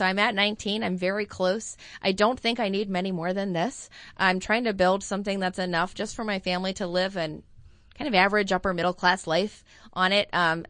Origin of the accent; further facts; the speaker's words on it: Wisconsin, United States; I mean, I'm from Wisconsin